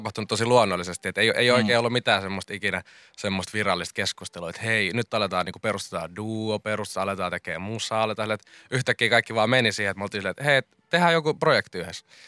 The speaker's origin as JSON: {"language": "Finnish", "town": "Pori", "region": "Satakunta", "country": "Finland", "said": "me ollaan Porista, mutta me ollaan kuitenkin ihan toiselta puolelta Poria"}